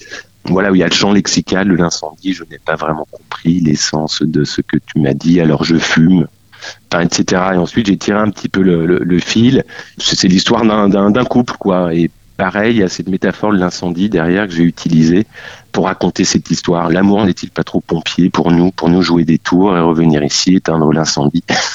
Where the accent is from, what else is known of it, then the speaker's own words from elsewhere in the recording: Lyon, Auvergne-Rhône-Alpes, France; c'est peut-être parce que je suis originaire de Lyon et que gamin j'allais un peu à la montagne